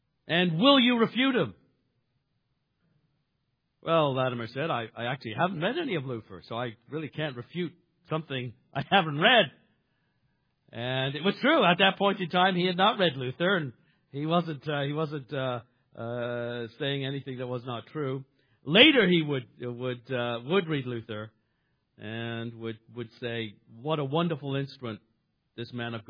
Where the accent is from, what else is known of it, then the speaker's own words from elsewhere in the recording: Canada; And as some of you know, I'm a Canadian, so I have a queen.